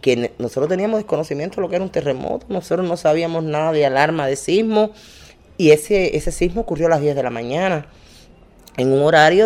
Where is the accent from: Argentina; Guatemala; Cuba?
Cuba; nosotros somos de Cuba, nosotros somos cubanos